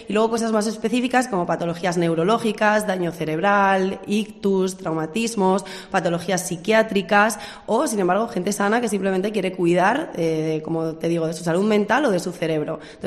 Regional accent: Toledo, Castilla-La Mancha, Spain; ya que soy de Toledo

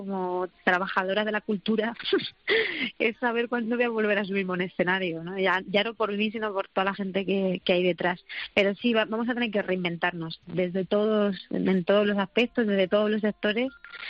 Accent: Castilla-La Mancha, Spain; yo sabéis que como buena manchega, pues tengo el humor por bandera.

